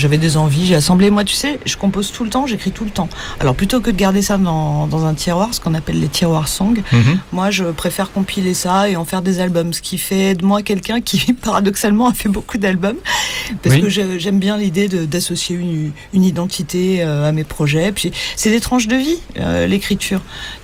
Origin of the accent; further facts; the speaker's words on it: France; Donc, moi, le paradoxe, c'est que je suis française. La plupart du temps, je chante en français, j'écris en français.